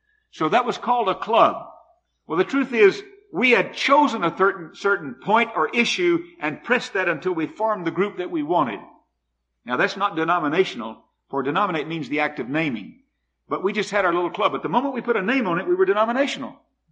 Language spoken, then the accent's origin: English; Fort Worth, Texas, United States; When I was a kid growing up in Fort Worth, we had little social organizations we called clubs.